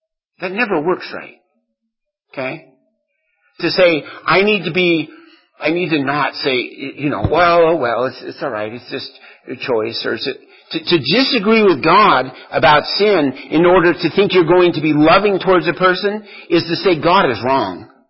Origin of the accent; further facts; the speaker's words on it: Texas, United States; proud to be a Texan, I guess, you know, doing it.